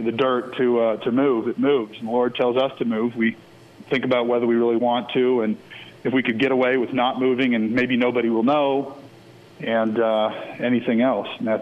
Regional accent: Las Vegas, Nevada, United States; I don't know that, you know, I grew up in Las Vegas and I'm a male.

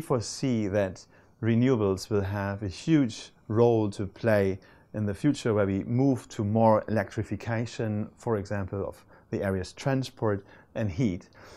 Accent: Hamburg, Germany; So Hamburg is my hometown, so I can relate to this.

